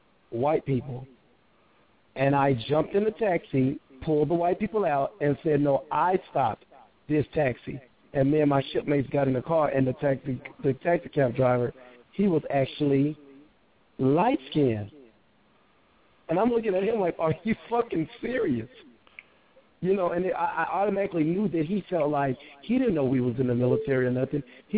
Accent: Dallas, Texas, United States; I grew up around Hispanic, white, black. I didn't really see racism where I come from in Dallas.

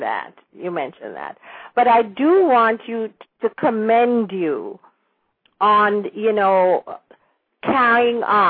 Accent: Kingston, Jamaica; And I was born and raised in Kingston, but I love the country and I love country people.

